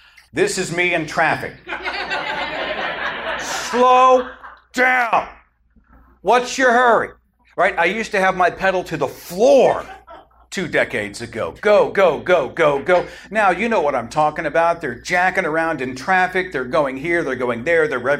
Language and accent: English; Tulsa, Oklahoma, United States; but I was at a sushi place in Tulsa, my hometown.